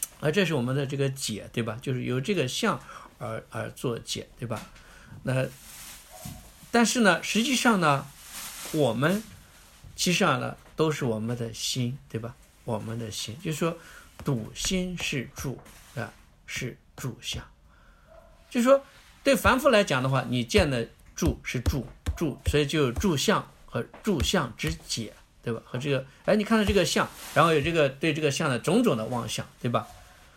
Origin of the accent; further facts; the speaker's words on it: China; 那我们中国人会叫住。